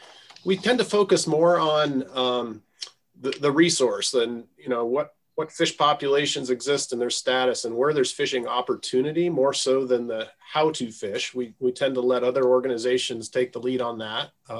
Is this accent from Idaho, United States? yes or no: yes; Idaho, United States; Well, I guess for starters, I'm born and raised in Idaho. And so this state's been home to me